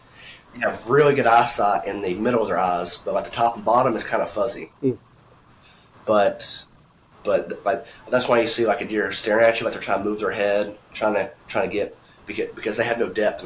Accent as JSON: {"language": "English", "region": "Alabama", "country": "United States", "said": "which I mean I'm from Alabama, so I'm probably just too stupid to use it."}